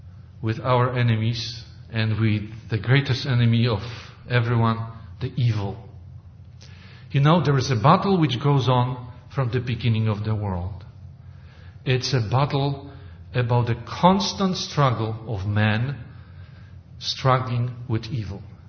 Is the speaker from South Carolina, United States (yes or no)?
no; Oregon, United States; Well, you know, I am from Oregon, and we cut lots of wood